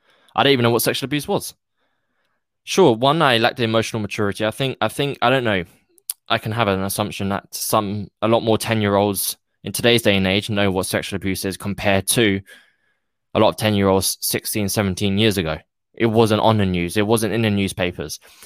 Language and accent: English; London, United Kingdom; So for me, my story is I'm a Londoner. I come from people call it a broken home. So my mum left when I was 4.